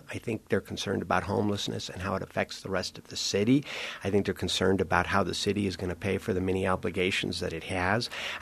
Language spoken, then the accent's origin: English; Denver, Colorado, United States; But since I have lived in Colorado most of my life, I grew up in North Denver.